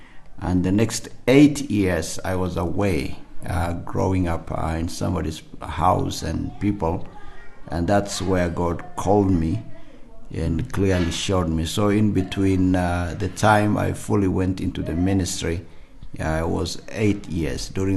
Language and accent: English; Marsabit, Marsabit County, Kenya; I'm from Marsabit. I was born and raised in this part of Kenya. I grew in a village. Actually, we're sitting in the village where I grew up. Mm-hmm. And grew as a person who didn't know the Lord. My family were not believers. They were not Christians.